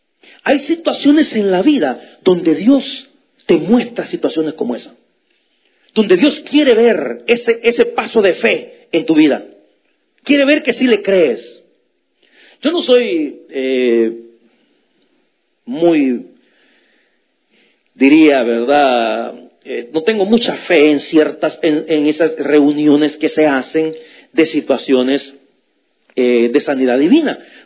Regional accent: El Salvador; moved away; hubo un tiempo en mi país, en El Salvador, ya estábamos nosotros acá

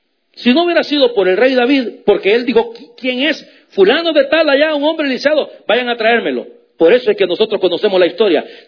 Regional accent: El Salvador; allá en mi país, en El Salvador

